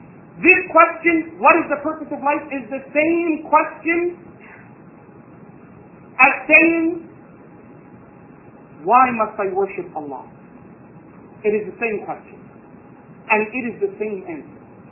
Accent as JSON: {"language": "English", "town": "Toronto", "region": "Ontario", "country": "Canada", "tie": "born or raised there", "said": "as a Muslim who was born and raised in Toronto, in Canada"}